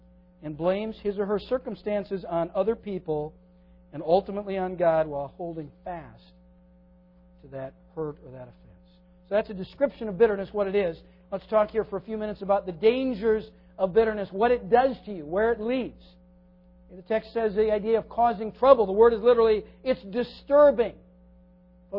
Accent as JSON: {"language": "English", "region": "Minnesota", "country": "United States", "tie": "born or raised there", "said": "when we grew up in Minnesota, I was never a big trapper"}